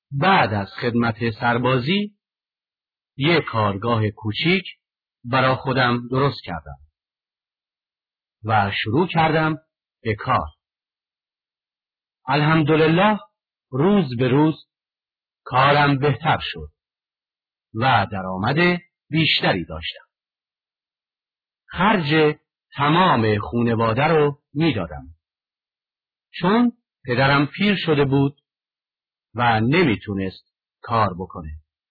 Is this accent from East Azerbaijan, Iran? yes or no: no; Sari, Mazandaran, Iran; من 56 سال دارم و اهل ساری هستم